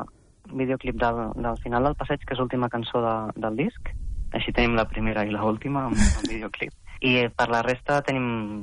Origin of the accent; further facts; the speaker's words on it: Vidreres, Catalonia, Spain; El 12 d'abril, a Vidreres, al meu poble, farem un concert de presentació